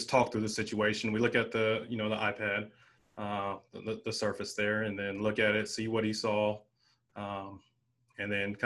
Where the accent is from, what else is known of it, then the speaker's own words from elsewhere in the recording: San Diego, California, United States; I've watched Phillip for a long time, me growing up in San Diego. So I've always followed the Chargers, you know, even before I came here.